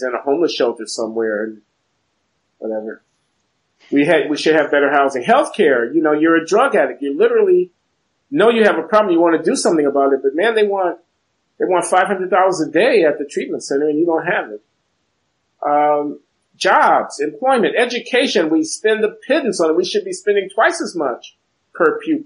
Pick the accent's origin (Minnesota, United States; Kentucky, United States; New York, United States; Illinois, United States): Illinois, United States; Chicago; That's the kind of community that I grew up in on the South Side of Chicago.